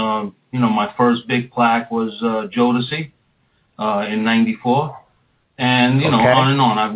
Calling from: New York, United States; I'm calling from New York.

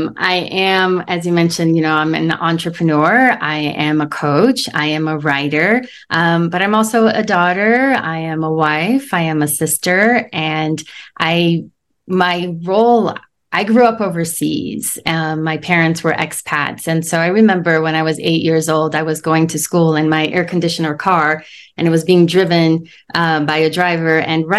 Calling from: Santa Fe, New Mexico, United States; also born or lived in Miami; I'm in Santa Fe, New Mexico.

